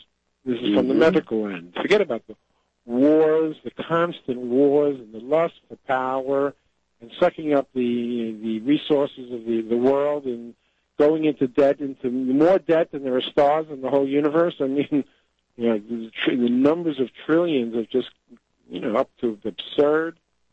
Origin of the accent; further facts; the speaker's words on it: Massapequa, New York, United States; also born or lived in Brooklyn; No, I was born in Brooklyn, raised in Massapequa, Long Island.